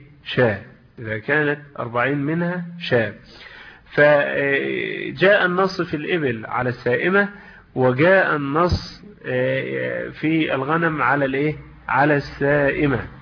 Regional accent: Egypt; طيب دلوقتي ده موضوع السوم ده مش موجود عندنا في مصر مثلا

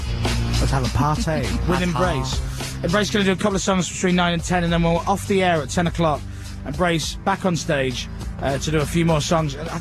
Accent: Leeds, Yorkshire and the Humber, United Kingdom; I'm going to bring everyone. Back to my hometown of Leeds.

